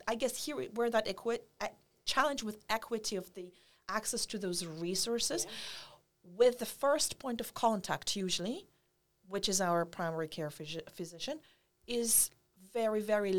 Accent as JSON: {"language": "English", "country": "Poland", "second_language": "English", "lives_now": "Bermuda", "said": "However, I came here from Poland. I am married to Bermudian. It's been well over double digits right now. Wow. So Bermuda is my home away from home."}